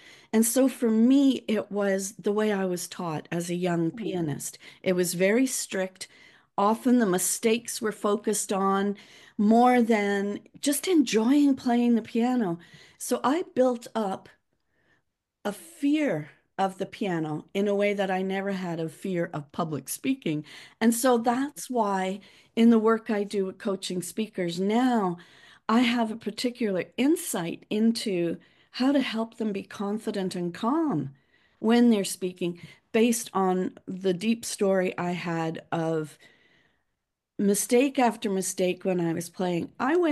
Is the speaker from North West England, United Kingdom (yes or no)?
yes; Liverpool, North West England, United Kingdom; accent: Liverpool; They loved my little Liverpool accent and all the rest of it.